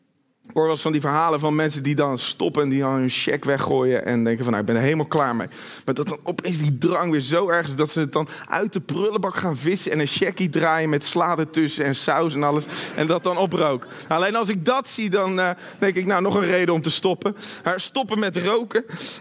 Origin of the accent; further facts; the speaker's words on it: Netherlands; zijn dat de goede voornemens voor het nieuwe jaar voor ons als Nederlanders